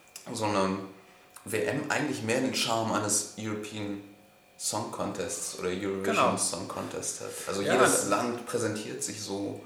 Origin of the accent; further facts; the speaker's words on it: France; German is a second language; also sage ich jetzt als Franzose